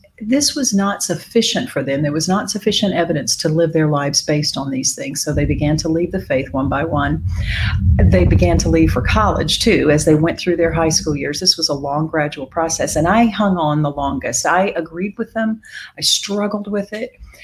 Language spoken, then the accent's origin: English; Southern US, United States; I was born in the South. I grew up in the South. My parents are very religious, Southern Baptist, as you have mentioned, Christian. And I grew up in the faith.